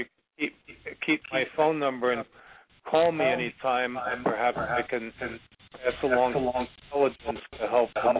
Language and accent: English; New York, United States; because I'm from New York originally